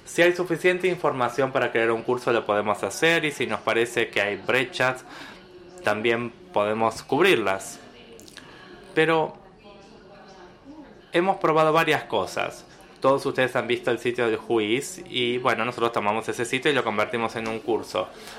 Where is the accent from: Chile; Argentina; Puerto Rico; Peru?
Peru; soy de Perú.